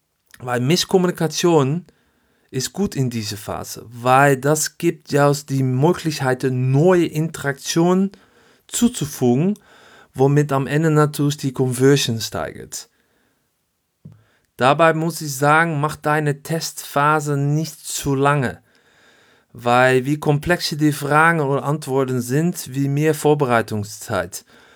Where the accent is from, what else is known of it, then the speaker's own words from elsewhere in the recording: Netherlands; German is a second language; now in Düsseldorf, Germany; liebe Grüße aus Düsseldorf und natürlich, naja, ich bin ein Holländer.